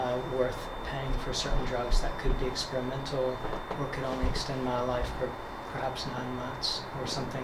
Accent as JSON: {"language": "English", "country": "United States", "lives_now": "United Kingdom", "said": "obviously I'm from the States where our system is much different for paying for healthcare"}